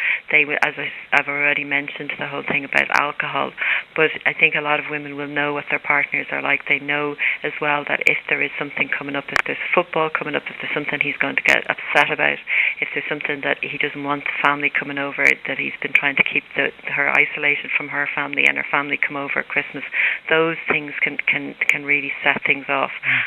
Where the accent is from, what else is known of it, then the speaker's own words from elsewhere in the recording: Ireland; is we have a drinking culture in Ireland, and I think one of the things that we would probably do as Irish people is offer somebody a drink when they come in.